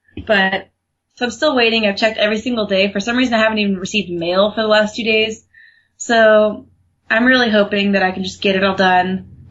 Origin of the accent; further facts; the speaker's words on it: Oregon, United States; now in California, United States; It's registered in Oregon because I'm from Oregon.